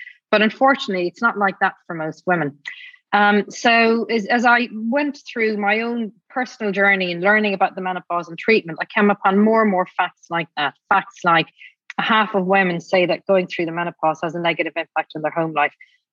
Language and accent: English; Adair, County Limerick, Ireland; when I was growing up in Adair in County Limerick